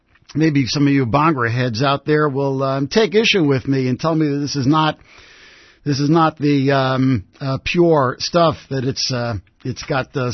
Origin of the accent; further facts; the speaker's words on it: Jackson Heights, New York, United States; You know, I grew up in Jackson Heights, as a lot of you know